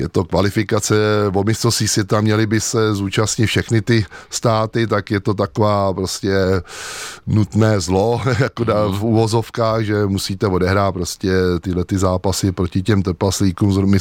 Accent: Prague, Czechia; já jsem rodilej Pražák, žil jsem tady kousek od Václavského náměstí, v Řeznický ulici jsem, ale protože jsme měli ve Smetanově Lhotě chalupu, kde jsme jezdili, no a táta si to tam úplně zamiloval, že v mých 6 letech

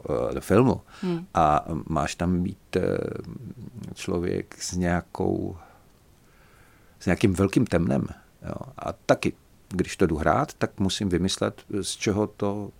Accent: Banská Bystrica, Banská Bystrica Region, Slovakia; Czech is a second language; pocházím z Banské Bystrice a umím po slovensky.

